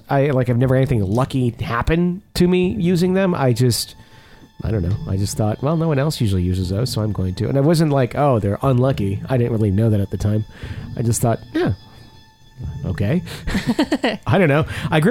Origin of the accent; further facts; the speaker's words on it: Fairfax, Virginia, United States; My story, however, takes place in my hometown in Fairfax, Virginia, in a movie theater I worked at for several years.